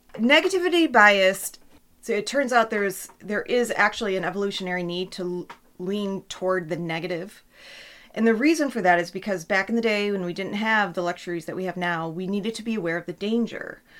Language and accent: English; Detroit, Michigan, United States; I am from the Detroit metro area of Michigan, and the weather is always pretty funky here in the springtime.